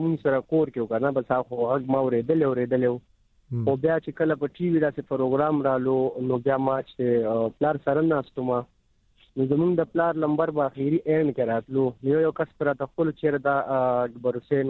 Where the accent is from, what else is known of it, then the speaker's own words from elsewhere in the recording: Peshawar, Khyber Pakhtunkhwa, Pakistan; زه خو خپل د پیښور اوسیدونکو وم د رنګ روډ اټا محمد ګړې دیر کول نه دا زما علاقه ده زما بچپن شوی دی